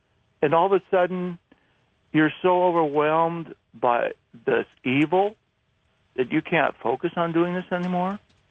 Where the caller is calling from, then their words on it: Seattle, Washington, United States; I'm calling from sunny Seattle.